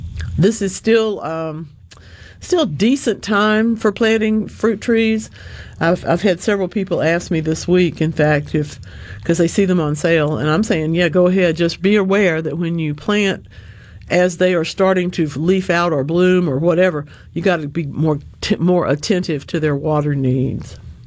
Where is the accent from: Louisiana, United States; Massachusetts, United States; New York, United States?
Louisiana, United States; In my home state of Louisiana, they grow bell peppers by the acre